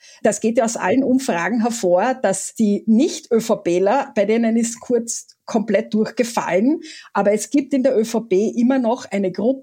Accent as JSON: {"language": "German", "region": "Carinthia", "country": "Austria", "said": "Also ich bin Kärntnerin"}